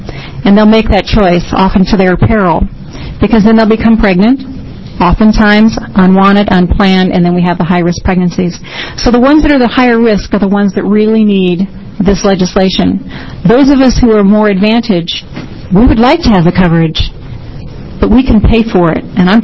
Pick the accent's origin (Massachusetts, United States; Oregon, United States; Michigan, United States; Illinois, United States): Oregon, United States; Grants Pass; I'm from Southern Oregon, Josephine County, Grants Pass specifically.